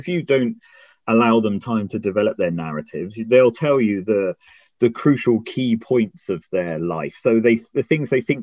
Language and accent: English; Lee-on-the-Solent, South East England, United Kingdom; also born or lived in Portsmouth; brought up on the coast in a place called Leon Solent, which is between Portsmouth and Southampton.